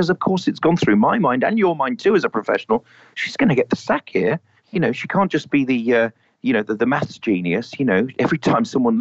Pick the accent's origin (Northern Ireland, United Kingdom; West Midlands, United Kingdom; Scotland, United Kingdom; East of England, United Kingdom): West Midlands, United Kingdom; the West Midlands, Birmingham, the Black Country is where I am from